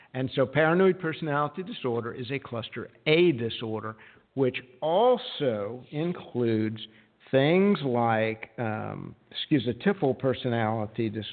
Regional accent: the South, United States; And I'm from the South, so I can make fun of it. So, you know, all you Southerners, chill out, y'all.

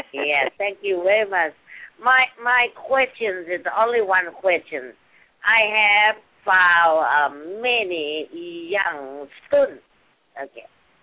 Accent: Thailand; But my concern is for my country. I'm from Thailand.

